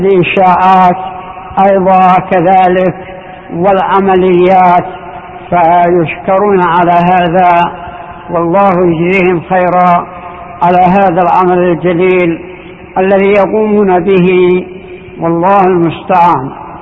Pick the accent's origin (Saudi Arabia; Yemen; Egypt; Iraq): Yemen